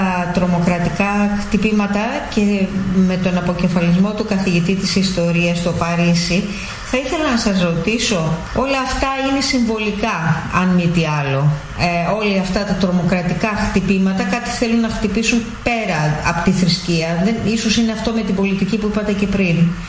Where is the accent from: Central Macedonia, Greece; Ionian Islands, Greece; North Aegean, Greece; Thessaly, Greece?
North Aegean, Greece; Εγώ κατάγομαι από τη Λέσβο, που είναι ένα νησί εθνής για το προσφυγικό.